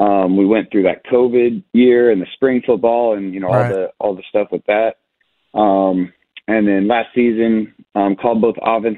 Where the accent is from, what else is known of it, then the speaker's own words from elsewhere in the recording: Nevada, Iowa, United States; So I'm actually originally from Central Iowa, a small town in Central Iowa, Nevada, Iowa.